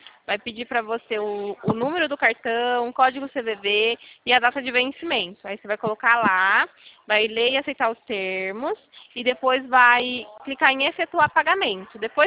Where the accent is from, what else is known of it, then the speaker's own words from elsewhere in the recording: São Paulo, Brazil; Eu sou paulista.